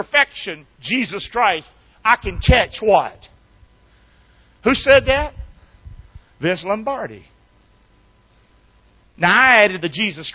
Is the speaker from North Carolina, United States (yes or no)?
yes; Rockingham, North Carolina, United States; I'm from Rockingham, NASCAR country.